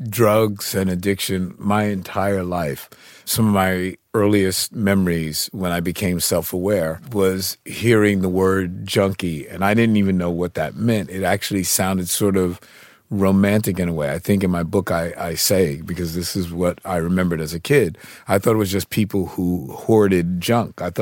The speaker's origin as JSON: {"language": "English", "region": "New York", "country": "United States", "tie": "born or raised there", "said": "Yeah, when she was 13."}